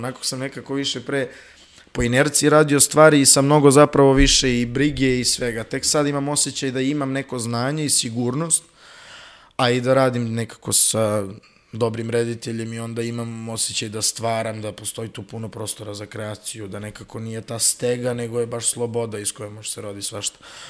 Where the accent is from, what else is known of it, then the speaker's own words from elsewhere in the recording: Serbia; ja imam sreću da sam odrastao u Srbiji